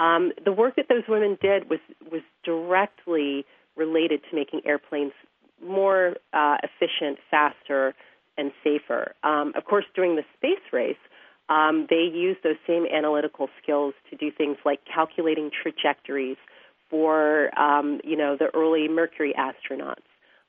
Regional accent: Hampton, Virginia, United States; Well, Chris, I grew up in Hampton, Virginia. That's where I am right now.

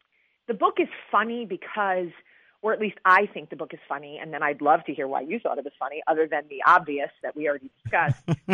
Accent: New Jersey, United States; I think there is something so innate in us when we come from Jersey.

